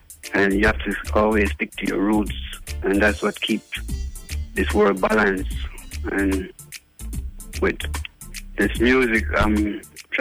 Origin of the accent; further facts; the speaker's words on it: Barbican, Jamaica; also born or lived in New York; now in New Jersey, United States; Well, firstly, I grew up in Jamaica, in Barbican. Mm-hmm. And I migrated to New York. I know I'm based in New Jersey.